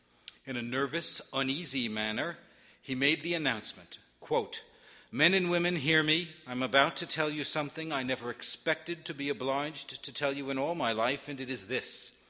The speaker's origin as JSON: {"language": "English", "town": "New York City", "region": "New York", "country": "United States", "tie": "born or raised there", "said": "I was born and raised in New York, and I live across town on the Upper West Side."}